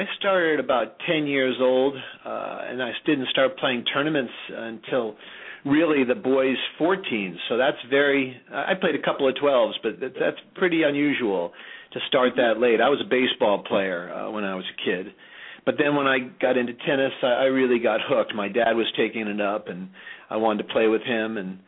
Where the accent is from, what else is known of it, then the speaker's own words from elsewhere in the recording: Connecticut, United States; I had a couple of decent rankings in the juniors back in New England. I'm from Connecticut.